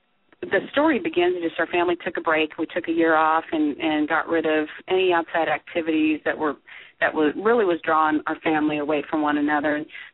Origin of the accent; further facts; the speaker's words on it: California, United States; I'm apparently to the Southern girls out here, I'm from the North, even though I keep trying to tell them California's West.